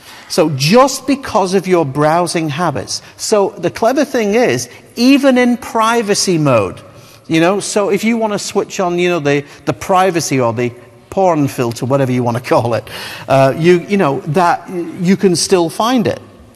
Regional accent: Scotland, United Kingdom; Now, personally, I'm from Scotland.

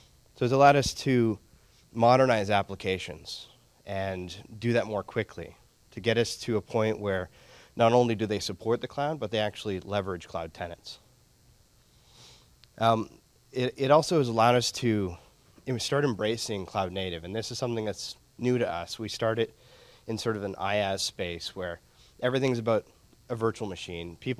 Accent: Toronto, Ontario, Canada; including Canada, which I like to say because I'm from Toronto.

